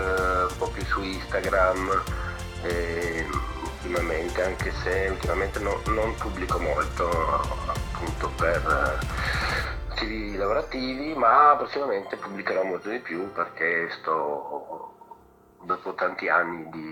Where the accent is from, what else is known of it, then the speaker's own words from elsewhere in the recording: Monfalcone, Friuli-Venezia Giulia, Italy; also born or lived in Gorizia; io sono di Monfalcone, anche se sono nato a Gorizia